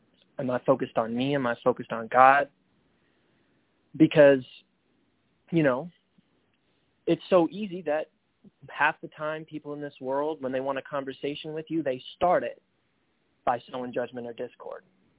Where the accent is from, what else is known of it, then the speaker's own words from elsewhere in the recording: Lansing, Michigan, United States; I'm from Lansing, Michigan, and work fast food.